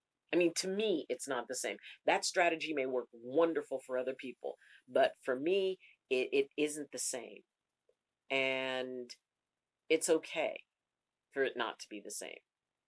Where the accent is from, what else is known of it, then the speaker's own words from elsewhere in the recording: Newfoundland and Labrador, Canada; born there; I'm an Air Force brat. I was born in Ernest Arman Air Force Base in Newfoundland, Canada. And, you know, so we moved a lot and we never really had roots.